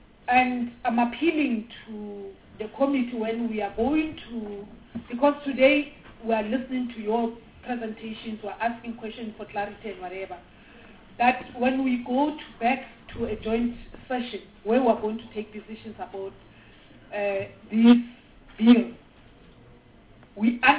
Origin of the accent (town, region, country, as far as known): South Africa